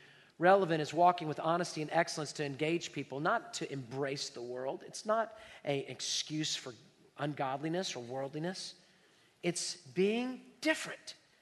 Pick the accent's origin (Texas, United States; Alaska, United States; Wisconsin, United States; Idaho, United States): Texas, United States; Houston; I'm from Southwest Houston. I grew up in Alien.